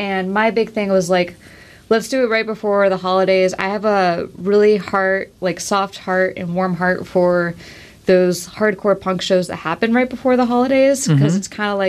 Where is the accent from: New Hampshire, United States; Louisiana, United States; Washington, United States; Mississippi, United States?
Washington, United States; Bellingham; They were a really big band for me when I was growing up in Bellingham.